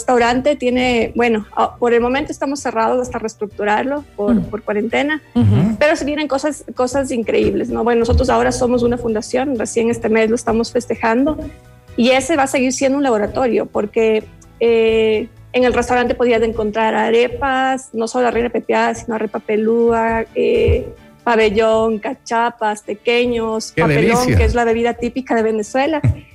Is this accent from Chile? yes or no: no; Quito, Pichincha, Ecuador; yo te hablo como quiteña